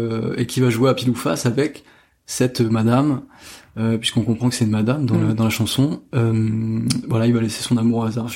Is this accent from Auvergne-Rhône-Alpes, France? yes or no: yes; Saint-Étienne, Auvergne-Rhône-Alpes, France; J'étais en troisième au collège, dans la région de Saint-Étienne, de là d'où je viens.